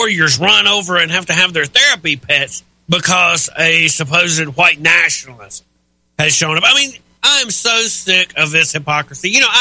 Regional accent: Pennsylvania, United States; Unfortunately and regrettably, in my home state of Pennsylvania, we don't have time to list every incident

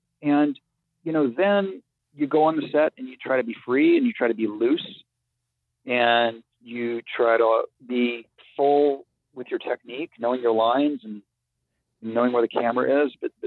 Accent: Ohio, United States; So an 8-year-old growing up in Ohio wanting to be an actor was not looked at well.

